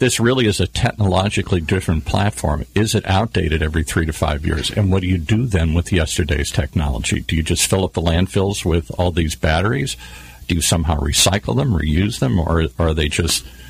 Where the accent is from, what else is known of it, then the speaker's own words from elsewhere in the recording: Detroit, Michigan, United States; When I grew up in Detroit, we were talking about this offline